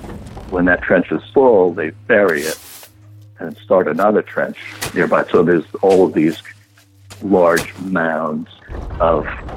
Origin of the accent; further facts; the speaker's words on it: New York City, New York, United States; Born and raised on City Island, which is part of the Bronx.